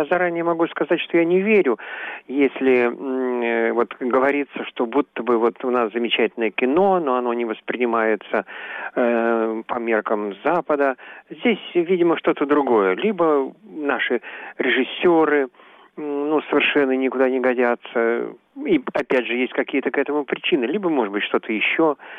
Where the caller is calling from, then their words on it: Moscow, Russia; я из Москвы.